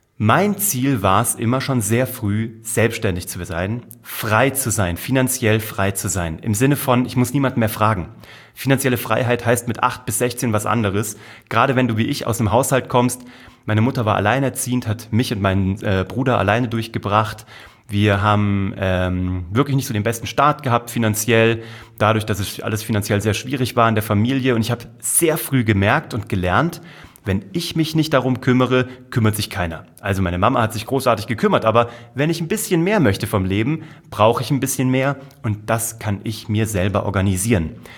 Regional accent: Kassel, Hesse, Germany; Ich war Zauberkünstler in Kassel, wo ich herkomme.

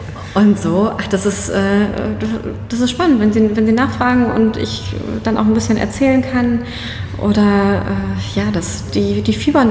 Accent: Schleswig-Holstein, Germany; Ich komme aus Schleswig-Holstein, ne? Also, ich bin einiges gewohnt, was das Wetter betrifft.

